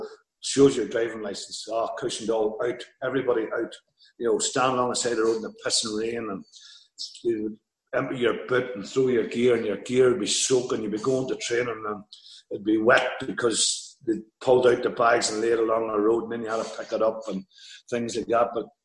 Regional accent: Ireland; I'm as Irish as Anthony Daly.

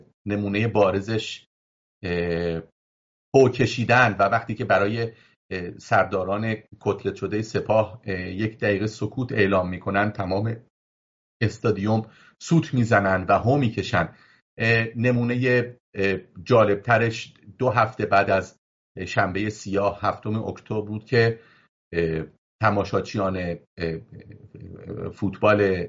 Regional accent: Iran; now in Israel; من این رو به عنوان یک ایرانی اسرائیلی که هم ایران برام عزیزه و هم اسرائیل برام عزیز هست، اینو میگم.

